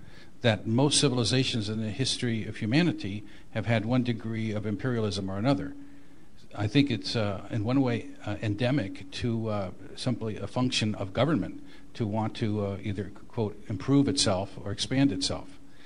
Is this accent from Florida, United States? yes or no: no; Santa Monica, California, United States; from Santa Monica.